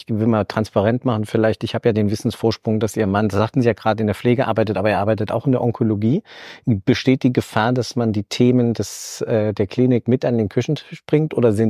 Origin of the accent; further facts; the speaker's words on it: Thuringia, Germany; ich komme ja aus Thüringen und wir sind ja ungefähr ein Alter.